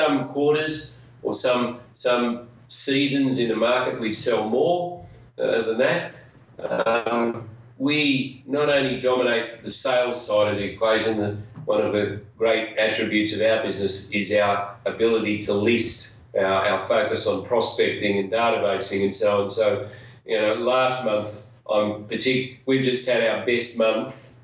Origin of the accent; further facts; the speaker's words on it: Sydney, New South Wales, Australia; now in Byron Bay, Australia; I'm originally from Sydney. I moved here a long time ago, about 30 years ago, to Byron Bay.